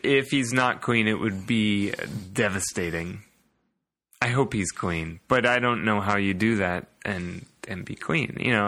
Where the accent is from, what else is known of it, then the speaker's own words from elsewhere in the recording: Lambertville, Michigan, United States; Truthfully, I'm really from Lambertville, Michigan.